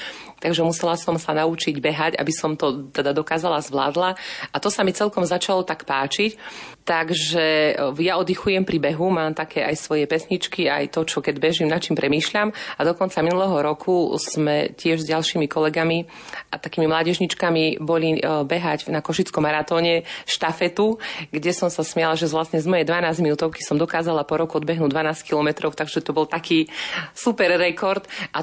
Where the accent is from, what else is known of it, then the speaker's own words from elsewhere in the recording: eastern Slovakia, Slovakia; aj keď pre mnohých rodičov bolo ťažké, že sa nechcem vrátiť naspäť na východ